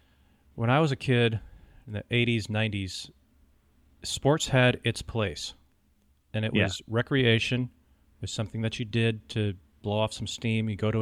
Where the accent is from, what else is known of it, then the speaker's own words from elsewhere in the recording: Minnesota, United States; For me, I was a big fan when I was a kid and I grew up in Minnesota.